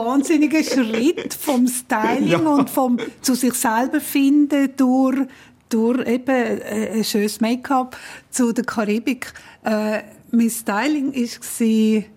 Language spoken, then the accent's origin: German; Switzerland; ganz ähnlich wie bei uns in der Schweiz.